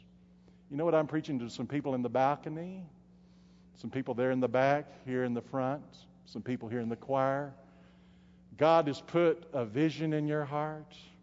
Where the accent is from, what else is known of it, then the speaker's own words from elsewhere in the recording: Texas, United States; began studying for the ministry at Howard Payne University there in my hometown.